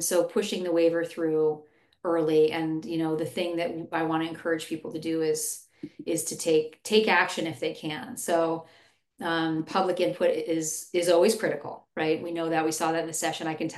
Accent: Bozeman, Montana, United States; When I was growing up in Bozeman, we didn't have any homelessness.

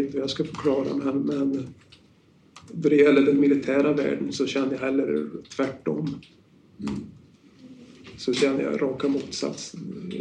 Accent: Storuman, Västerbotten County, Sweden; då jag var på mina första permissioner hemma i Storuman

